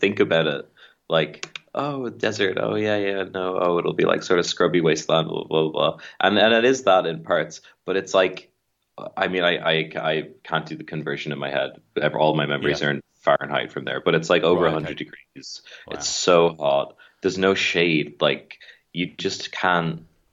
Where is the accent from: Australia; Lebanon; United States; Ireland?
Ireland; growing up in Ireland